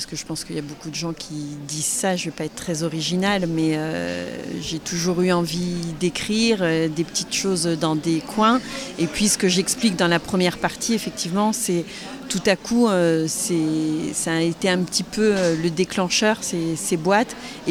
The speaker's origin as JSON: {"language": "French", "region": "Normandy", "country": "France", "tie": "born there", "said": "Et je dis que Nîmes est ma ville, en fait, de cœur. Mais je suis normande de naissance."}